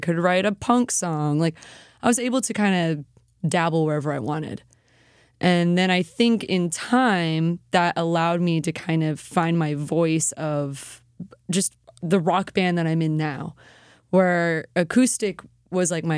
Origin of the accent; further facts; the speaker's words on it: Sarasota, Florida, United States; Yeah, I'm born and raised in Sarasota.